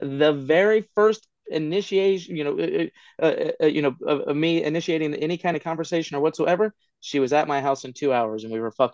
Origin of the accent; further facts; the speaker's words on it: Ohio, United States; I always say I grew up very Duck Dynasty. I'm from Southern Ohio. I grew up very backwoods in the country, hunting.